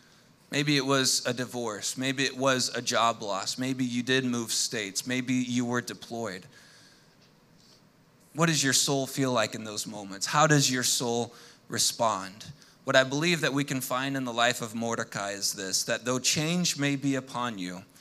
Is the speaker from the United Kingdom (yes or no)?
no; Madrid, Community of Madrid, Spain; we grew up in Madrid, Spain. Our parents were missionaries there.